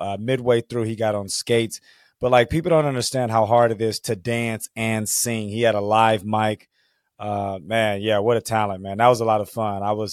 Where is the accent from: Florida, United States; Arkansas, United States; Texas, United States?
Texas, United States; Katy; You up the street from me. I'm from Katy out there in Houston.